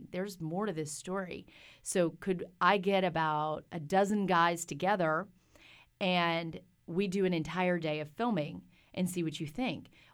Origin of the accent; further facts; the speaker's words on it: Mexia, Texas, United States; I consider Mejia a footloose town. All the churches got together, and they decided they did not want MTV to come to our television, our cable network.